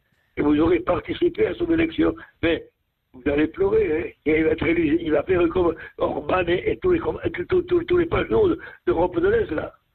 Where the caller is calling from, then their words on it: Orthez, Nouvelle-Aquitaine, France; d'Orthez dans les Pyrénées-Atlantiques.